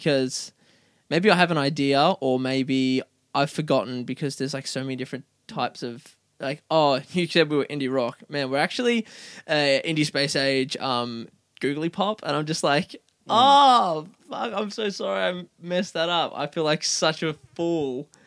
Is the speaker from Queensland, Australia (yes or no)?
yes; Nambour, Queensland, Australia; I come from Nambour.